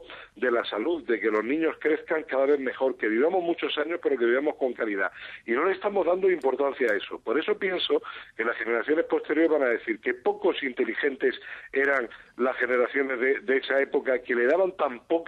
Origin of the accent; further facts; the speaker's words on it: Granada, Andalusia, Spain; now in Madrid, Spain; Yo soy de Granada, aunque yo me siento madrileño, o muy madrileño, y mis hijos son madrileños